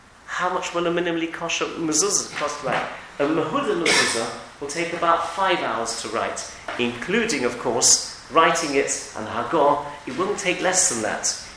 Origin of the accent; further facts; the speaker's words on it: England, United Kingdom; we, particularly as English people, we're very good at trusting.